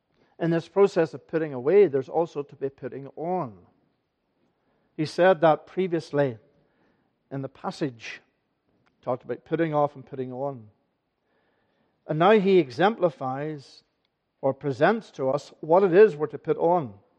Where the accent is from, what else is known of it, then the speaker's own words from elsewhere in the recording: Ireland; I'm an Irishman. I had red hair when I was 20. It's now going gray.